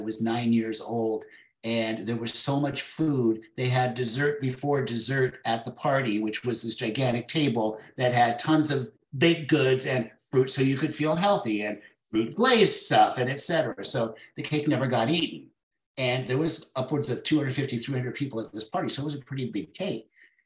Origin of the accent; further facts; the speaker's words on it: United States; They met in Los Angeles. And I like to say that I'm American made with foreign components.